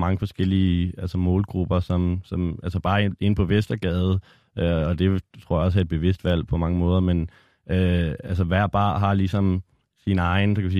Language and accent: Danish; Copenhagen, Capital Region of Denmark, Denmark; Jeg er opvokset på Nørrebro. Lige nu bor jeg i Christianshavn, så meget københavner.